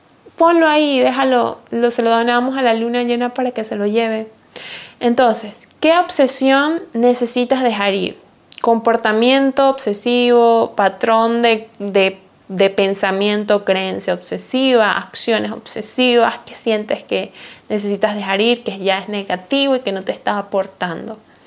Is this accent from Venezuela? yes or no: yes; Venezuela; moved away; also born or lived in Austria; dejé ir el país en donde vivía dos veces, porque me fui de Venezuela, luego estaba viviendo en Austria y me fui de Austria